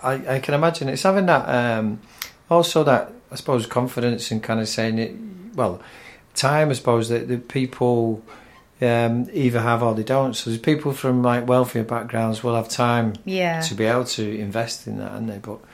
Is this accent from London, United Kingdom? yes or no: no; Manchester, North West England, United Kingdom; Even though I'm from Manchester, but I love Liverpool.